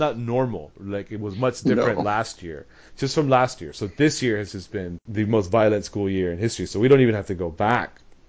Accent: Houston, Texas, United States; It's 30 miles outside of Houston. We're both from Houston.

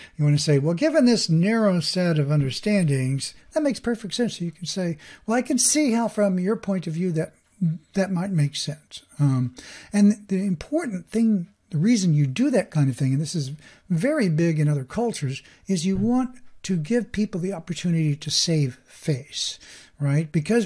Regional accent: United States; not only am I a capitalist, but I'm an American, and I believe in individuality.

